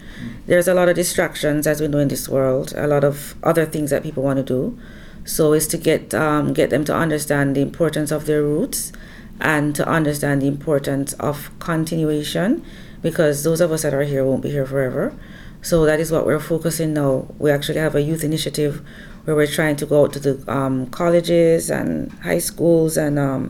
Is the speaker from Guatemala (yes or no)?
no; Mandeville, Manchester, Jamaica; moved away as an adult; I'm originally from Jamaica, from a beautiful town called Mandeville, which is in the center of the island. And growing up in Jamaica, I would say it was an awesome experience.